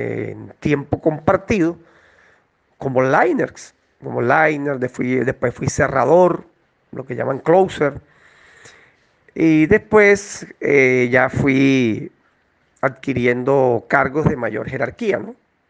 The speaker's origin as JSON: {"language": "Spanish", "town": "Cartagena", "region": "Bolívar", "country": "Colombia", "moved": "yes", "lives_now": "Guayaquil, Ecuador", "said": "Soy de Cartagena, Colombia. Tengo 6 años de estar viviendo en Ecuador. Mi base ahora mismo es Guayaquil"}